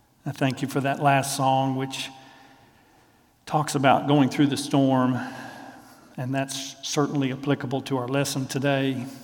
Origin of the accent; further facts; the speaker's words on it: Tennessee, United States; my family lived on a farm in West Tennessee. Now, although I was born in East Tennessee and I've moved back here